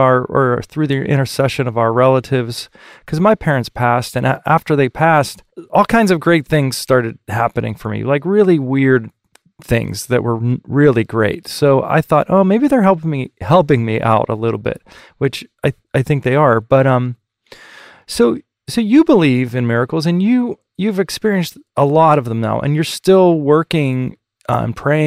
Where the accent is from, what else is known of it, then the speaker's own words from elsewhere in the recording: Pittsburgh, Pennsylvania, United States; now in Toronto, Canada; I'm from Pittsburgh, and I'm in Toronto right now.